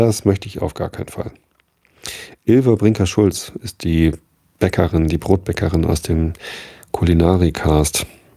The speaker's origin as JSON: {"language": "German", "town": "Visted", "country": "Germany", "tie": "born or raised there", "also_born_or_lived": "Hamburg", "said": "Ich habe natürlich irgendwie vor meiner Jugend nie in Hamburg gewohnt. Ich bin zwar in Hamburg geboren, Krankenhaus Maria Hilf in Harburg, um genau zu sein. Hab dann aber halt immer in Visted gewohnt."}